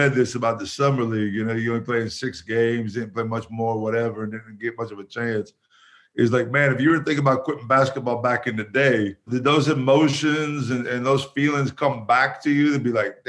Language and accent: English; United States; I'm American. I was brought up in the States.